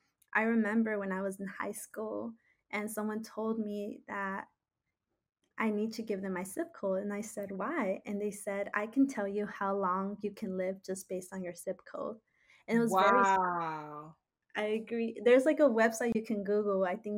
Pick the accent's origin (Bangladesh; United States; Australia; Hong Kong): United States; San Diego, California; growing up in Logan Heights, which some of you may or may not know, is a low-income community in San Diego